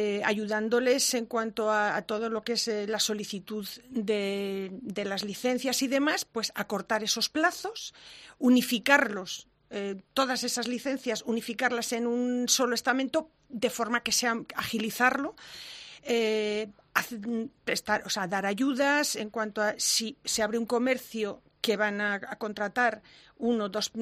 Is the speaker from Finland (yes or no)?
no; Cuenca, Castilla-La Mancha, Spain; Porque yo siempre digo que soy de Cuenca. O sea, yo jamás he dicho que sea de Madrid. Siempre que me preguntan, y además me siento muy orgullosa y lo digo con muchísimo cariño, digo, soy una señorita de provincia. O sea, me encanta ser de Cuenca. Yo he pasado aquí toda mi vida, hasta los 17 años